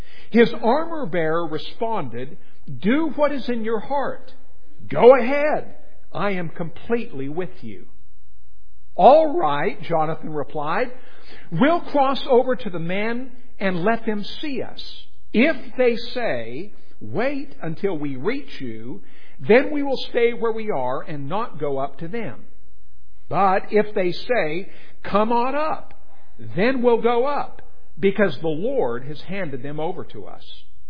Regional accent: Whitefish, Montana, United States; I grew up in Montana, in Whitefish, Montana.

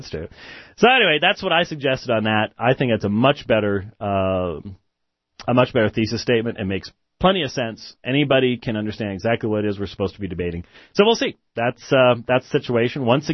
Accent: Scotland, United Kingdom; I am Scottish

